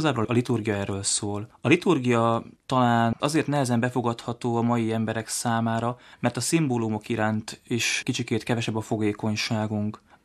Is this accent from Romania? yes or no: no; Bakonygyirót, Győr-Moson-Sopron, Hungary; Én bakonygyiróti származású vagyok